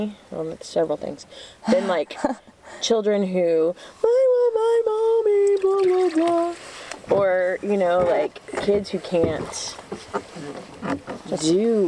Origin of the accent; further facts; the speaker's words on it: Mount Pleasant, Texas, United States; Mount Pleasant, Texas. It's nowhere.